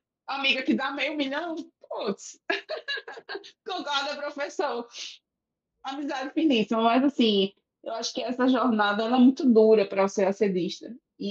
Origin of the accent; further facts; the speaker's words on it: Northeast Region, Brazil; eu sou nordestina, eu tenho um sotaque muito forte, eu sou parda.